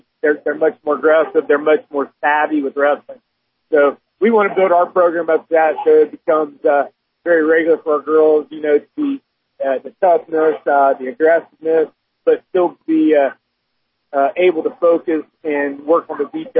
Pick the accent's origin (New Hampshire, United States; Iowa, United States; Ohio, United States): Ohio, United States; Lima; I'm originally from the Lima area. I was a 92 graduate of Bath High School.